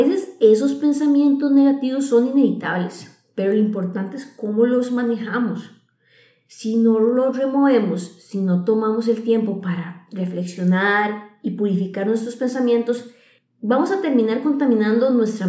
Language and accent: Spanish; Costa Rica; Mil y yo somos de Costa Rica.